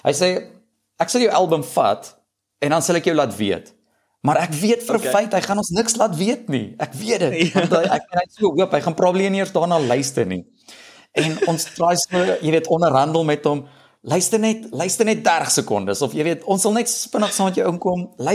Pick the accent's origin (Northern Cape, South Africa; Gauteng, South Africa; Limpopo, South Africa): Gauteng, South Africa; ons kom, drie van ons kom uit die Oosrand uit, dis net Joe wat permanent in Pretoria gebly